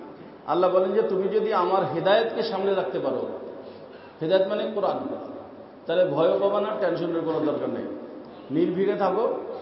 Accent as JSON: {"language": "Bangla", "town": "Bikrampur", "region": "Dhaka Division", "country": "Bangladesh", "said": "বাড়ি কোথায়? বিক্রমপুর। সেই জন্য ওয়ারি থাকা সত্য, জন্ম হওয়া সত্য বিক্রমপুরের মানুষ আমরা"}